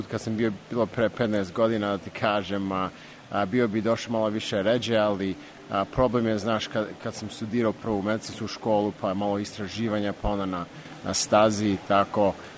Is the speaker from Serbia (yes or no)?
no; Cleveland, Ohio, United States; Da, rođen sam u Americi, u Clevelandu, da.